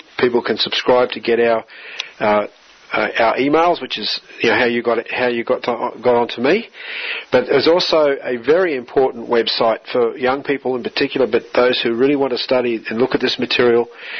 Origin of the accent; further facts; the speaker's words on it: Australia; we're an Australian political party.